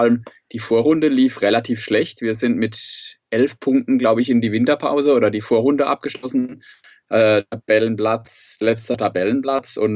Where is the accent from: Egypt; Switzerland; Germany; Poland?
Germany; Sandhausen, Baden-Württemberg; ich bin aus Sandhausen